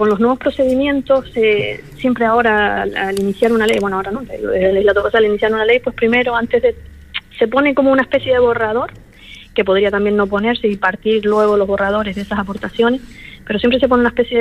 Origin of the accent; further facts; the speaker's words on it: La Oliva, Canary Islands, Spain; mira que soy del municipio de La Oliva